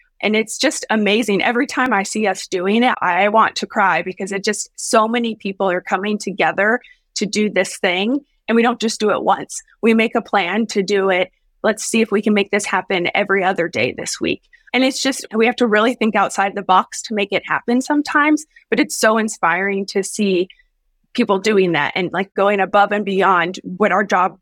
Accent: Indiana, United States; moved away as an adult; now in Memphis, United States; I'm not from the Memphis area originally. I grew up in Indiana, did medical school in Indiana, and came down here originally for residency.

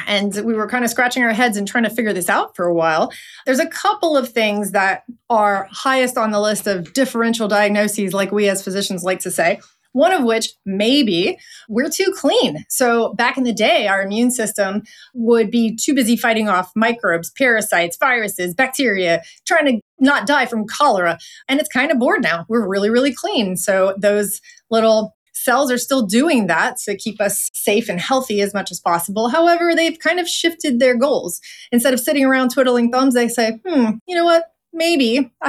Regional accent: Louisiana, United States; So I'm Cajun.

